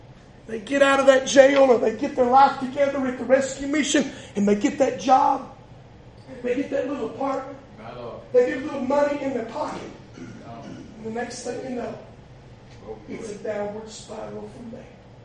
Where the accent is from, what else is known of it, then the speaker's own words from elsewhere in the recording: Georgia, United States; Down at the Catoosa County Jail, Hammond County Jail, my hometown in Dade County Jail.